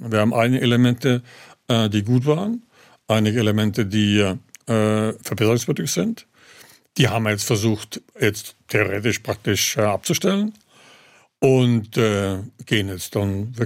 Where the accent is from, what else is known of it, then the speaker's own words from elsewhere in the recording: Mannheim, Baden-Württemberg, Germany; Ich bin in Mannheim aufgewachsen, meine ganze Kindheit dort verbracht. Also ich trage den Kurpfalz im Herzen sozusagen.